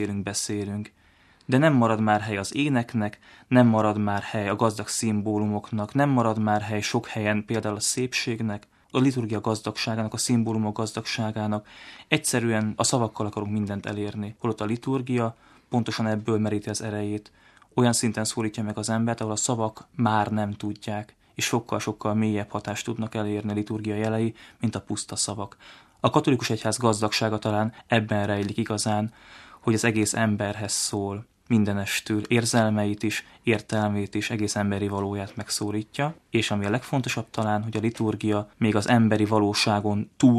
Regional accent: Bakonygyirót, Győr-Moson-Sopron, Hungary; Én bakonygyiróti származású vagyok

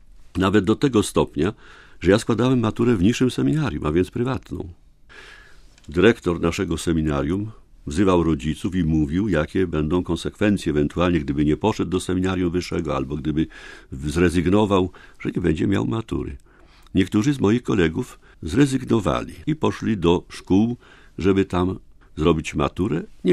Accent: Komorniki, Łódź Voivodeship, Poland; w mojej rodzinnej miejscowości, w takich małej, niewielkiej wsi, Komorniki, koło Wolborza, Wolbusz, moja rodzinna parafia. Atmosfera w domu była zdrowa, katolicka.

